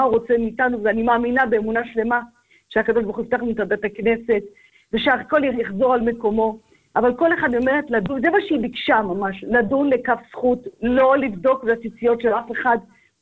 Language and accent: Hebrew; Morocco; אנחנו מרוקאים, ברוך השם